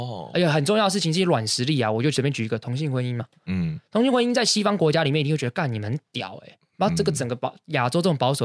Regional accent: Taiwan; 但其实我们谁都不是，我们其实是台湾人。

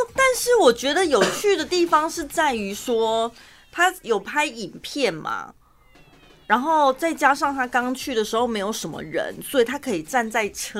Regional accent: Taichung, Taiwan; 我们身为台中人嘛

